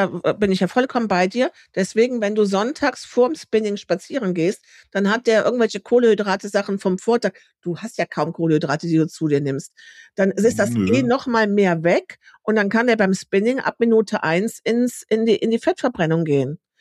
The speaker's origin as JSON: {"language": "German", "town": "Kiel", "region": "Schleswig-Holstein", "country": "Germany", "said": "mit mir als Kieler Sprotte"}